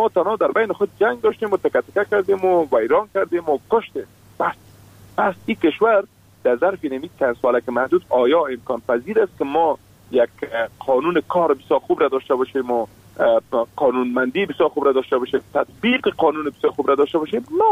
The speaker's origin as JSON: {"language": "Persian", "country": "Afghanistan", "said": "ما شما افغان هستیم"}